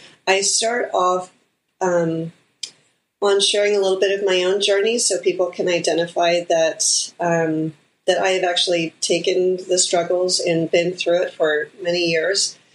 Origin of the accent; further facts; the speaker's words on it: California, United States; Well, yes, I'm from the Bay Area and born and raised in the area.